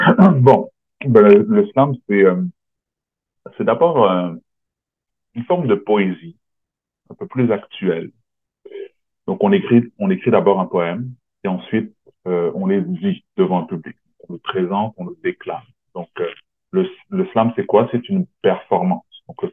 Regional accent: Montreal, Quebec, Canada; born there; Moi, je suis né à Montréal

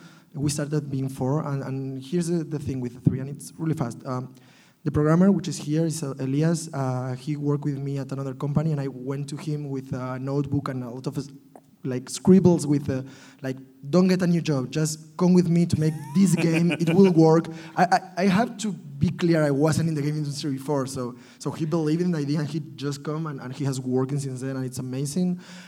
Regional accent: Barcelona, Catalonia, Spain; English is a second language; By the way, I'm from Barcelona, Spain.

